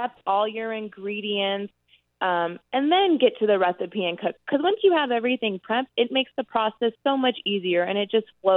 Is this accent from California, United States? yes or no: yes; California, United States; I grew up in California, and, Sunday was like, the day you make, your four-hour sauce, your meatballs, brajol.